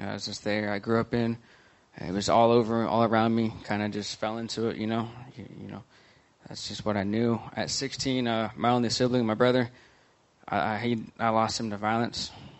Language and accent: English; Oklahoma City, Oklahoma, United States; I'm 31. I'm from Oklahoma City, Oklahoma.